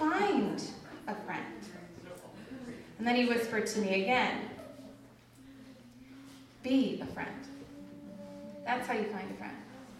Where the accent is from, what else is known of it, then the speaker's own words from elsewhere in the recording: California, United States; Y'all, I'm from California. I'm still trying to adopt the y'all, but it feels very fake